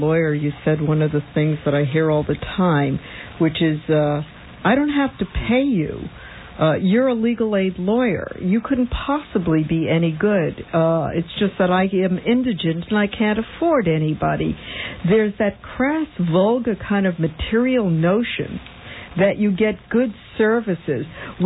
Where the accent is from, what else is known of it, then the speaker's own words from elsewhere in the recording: Westchester, New York, United States; Okay, hi. … from Westchester.